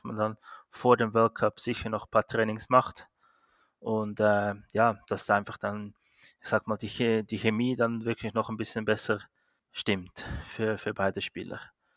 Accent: Cham, Zug, Switzerland; Also das ist bei mir, wo ich aufgewachsen bin, in Cham, Kanton Zug, an der Langackerstraße 5.

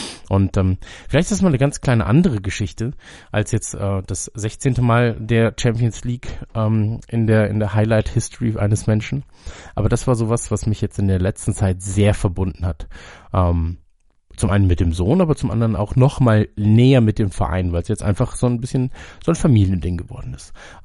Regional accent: Munich, Bavaria, Germany; In München, in meiner Heimatstadt.

